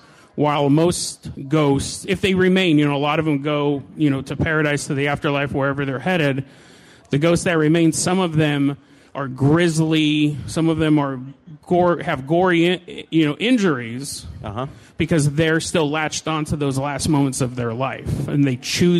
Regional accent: Hood River, Oregon, United States; I'm from Hood River, Oregon.

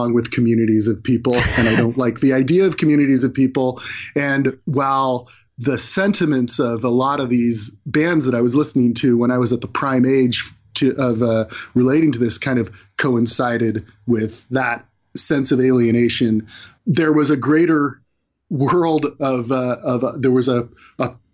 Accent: California, United States; you know, I grew up in California. We didn't have guys like that.

